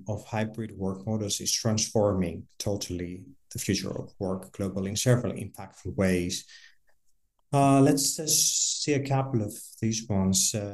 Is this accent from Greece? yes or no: yes; Greece; I'm originally from Greece.